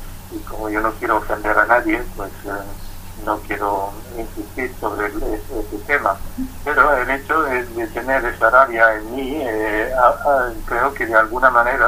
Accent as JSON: {"language": "Spanish", "country": "Germany", "tie": "born or raised there", "said": "cuando ella me preguntó sobre mi infancia en Alemania con mis padres"}